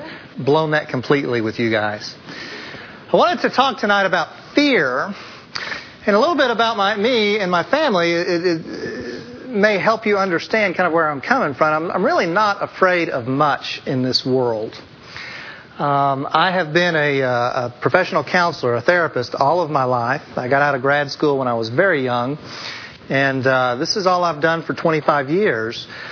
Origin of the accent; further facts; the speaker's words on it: Oklahoma, United States; also born or lived in Texas; I grew up in Oklahoma, born in Texas, raised and lived nearly all my life in Oklahoma.